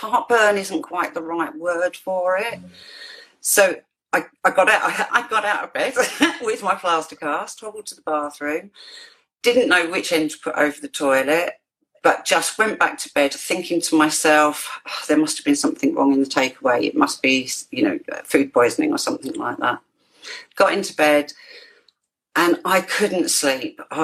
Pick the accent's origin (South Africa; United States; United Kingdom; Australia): United Kingdom; East of England; I'm from Cambridgeshire in the UK.